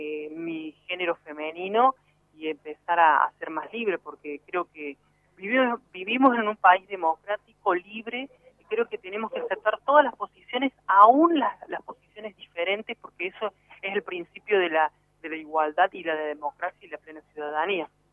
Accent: Puerto Esperanza, Misiones, Argentina; born there; also born or lived in Córdoba; vengo desde la provincia de Córdoba y nací acá en Puerto Esperanza, obviamente en Misiones

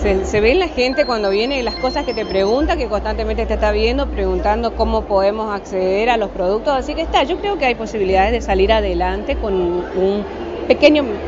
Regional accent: Posadas, Misiones, Argentina; soy acá de Posadas.

